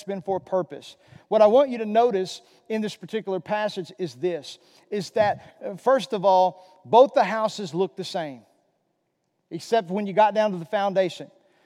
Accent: Magnolia, Arkansas, United States; When I was about 20 years old in my hometown, in Magnolia, Arkansas.

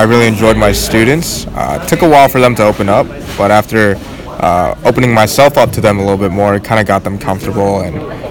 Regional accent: Charlotte, North Carolina, United States; I'm from Charlotte, North Carolina.

